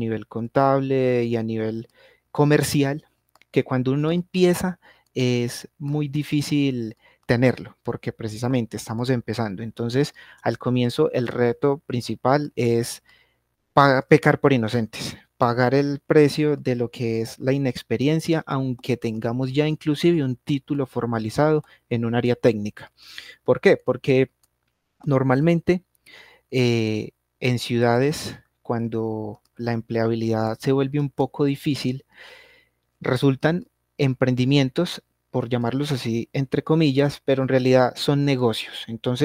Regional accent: Circasia, Quindío, Colombia; also born or lived in Armenia; Soy quindiano, nací en Armenia, pero la mayor parte del tiempo he vivido en Circasia, Quindío, que es un municipio muy, muy cercano.

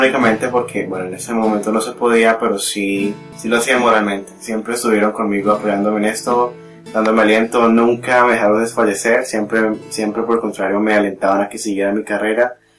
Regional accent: Palmira, Valle del Cauca, Colombia; a los 12 años, yo empecé a tocar puertas en mi ciudad natal, en Palmira

